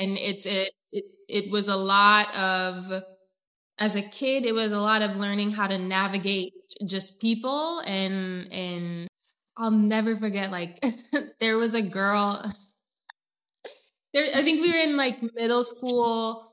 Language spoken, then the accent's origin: English; Oregon, United States; And two, I grew up in Oregon, which is a place that, unless you grew up Black in Oregon, I don't think a lot of people know what that's like.